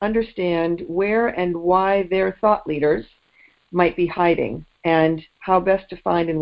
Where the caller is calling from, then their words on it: London, United Kingdom; I'm calling from London.